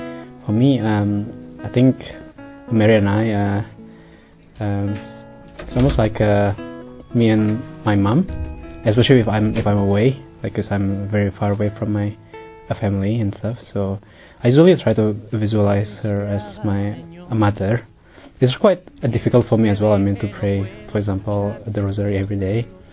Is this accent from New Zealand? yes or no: yes; New Zealand; I'm from New Zealand and I'm 27 years old.